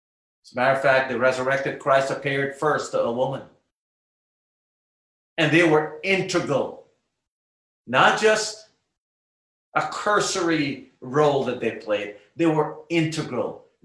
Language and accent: English; Guyana; I grew up in Guyana, the culture, the beliefs, the type of food, and so on and so forth.